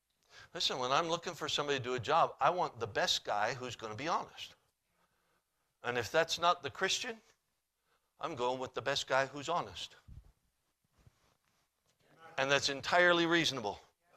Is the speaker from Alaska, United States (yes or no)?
yes; Alaska, United States; But I grew up in Alaska